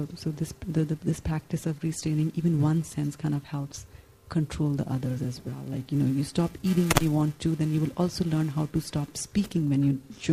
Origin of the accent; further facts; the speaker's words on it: India; I'm from India, where keeping fasting on certain days is a very common thing